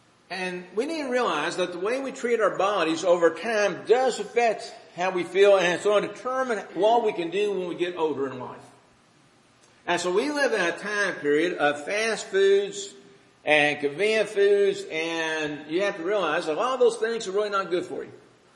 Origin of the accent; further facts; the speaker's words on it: Kentucky, United States; I grew up in Kentucky, that my grandpa grew tobacco, my dad grew tobacco, I worked in tobacco